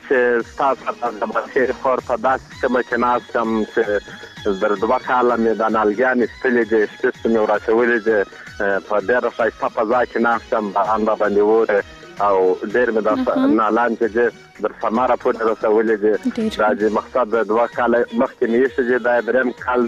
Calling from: Arghandab, Kandahar, Afghanistan; دا کندهار ولایت درغنداب ولسوالۍ څخه مې

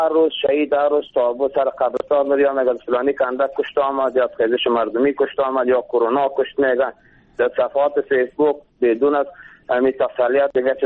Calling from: Jowzjan, Afghanistan; ما جوجان.

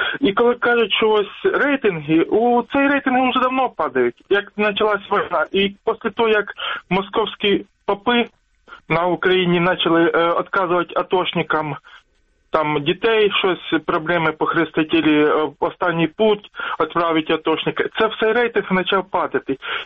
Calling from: Lubny, Poltava Oblast, Ukraine; место Лубны.

